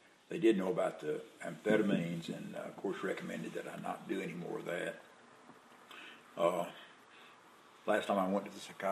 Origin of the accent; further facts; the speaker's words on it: Rome, Georgia, United States; born there; I was born in Rome, Georgia, 1940. One of six children.